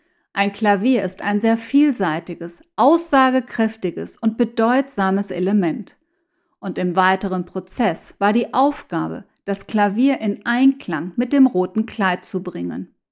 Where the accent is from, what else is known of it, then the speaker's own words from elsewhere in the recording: Mexico; Dinge und Ereignisse, die mich in meiner Heimat Mexiko geprägt haben